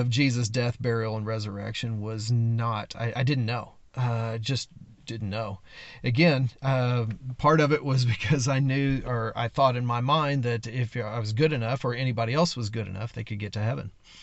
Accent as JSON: {"language": "English", "town": "Charlestown", "region": "Indiana", "country": "United States", "tie": "born or raised there", "said": "I grew up in Charlestown, Indiana, a few miles north of Emmanuel. I grew up in a very traditional home."}